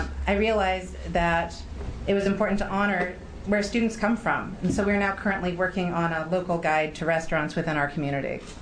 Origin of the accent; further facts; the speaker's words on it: Oregon, United States; I grew up in East Multnomah County, which was an extremely different place in the 1980s than it is today. My neighborhood was so white that me, like the fairest Arab in my family, was one of the only people of color in my school.